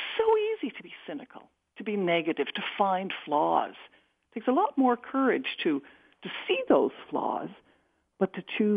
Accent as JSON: {"language": "English", "country": "Canada", "said": "where even as a Canadian, I was shattered, although I understand that I could never have been as affected as an American."}